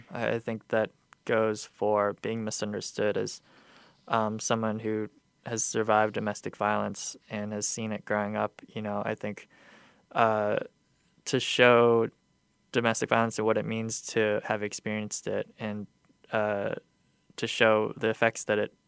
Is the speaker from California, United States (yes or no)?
no; Rockford, Illinois, United States; now in Chicago, United States; growing up in Rockford and what Rockford is as a city. I mean, after I moved to Chicago 10 years ago, but even after moving to Chicago, I felt like even though Rockford is like 80 or 90 miles away, people don't understand.